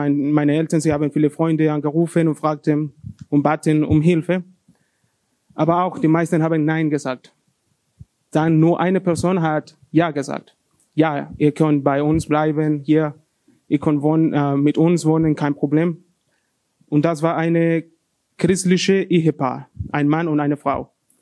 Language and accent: German; Honduras; German is a second language; ist für diejenigen, die mich noch nicht kennen. Ich komme aus Honduras